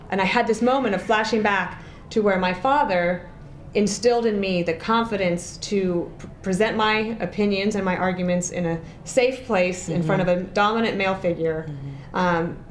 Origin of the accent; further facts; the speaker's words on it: Wyoming, United States; And when I say, no, I grew up in Wyoming, they think, oh, she knew the Cheneys.